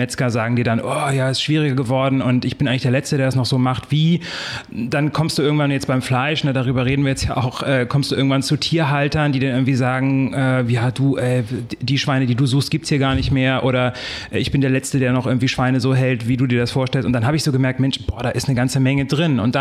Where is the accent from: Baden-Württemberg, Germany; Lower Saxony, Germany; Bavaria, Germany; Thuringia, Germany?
Lower Saxony, Germany; now in Berlin, Germany; Aus dem Norden, also Hamburg und dann noch nördlicher, so Richtung Cuxhaven da die Ecke.